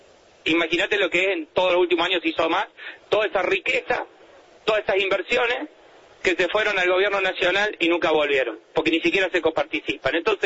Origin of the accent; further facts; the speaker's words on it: San Francisco, Córdoba, Argentina; Yo soy de San Francisco